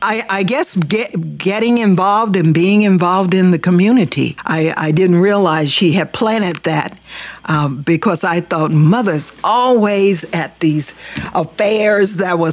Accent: Anadarko, Oklahoma, United States; born there; I was born in Anadarko, Oklahoma.

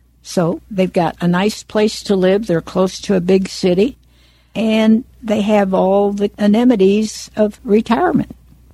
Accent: Kansas, United States; I loved history, but I couldn't teach Oklahoma history because I'm from Kansas.

